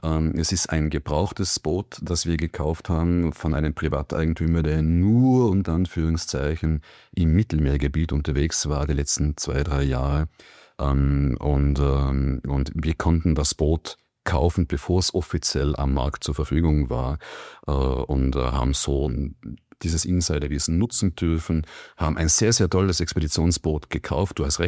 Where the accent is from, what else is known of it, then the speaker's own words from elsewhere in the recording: Tyrol, Austria; wie komme ich aus Tiroler zum Profisegeln